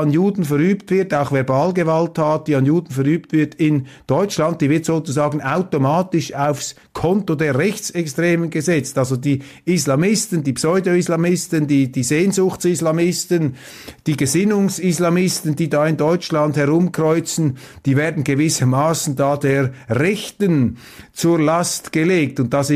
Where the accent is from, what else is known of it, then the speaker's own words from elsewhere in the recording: Switzerland; Und was mir auffällt jetzt als Schweizer